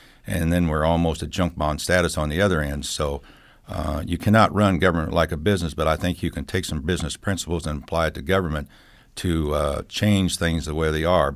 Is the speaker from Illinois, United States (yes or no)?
yes; Illinois, United States; Well, I was born and raised in Adams County and went to the Liberty School System